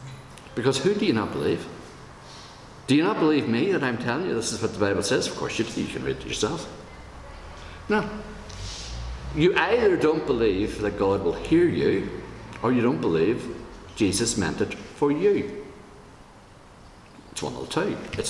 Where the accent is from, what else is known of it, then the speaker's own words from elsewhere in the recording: Ireland; We know what the word sodden is. We come from Ireland. We understand that.